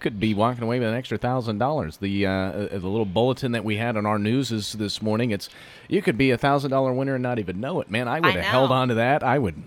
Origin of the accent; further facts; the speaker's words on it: Fort Collins, Colorado, United States; I grew up in Fort Collins. It was very suburban, nothing but big neighborhoods, long stretching neighborhoods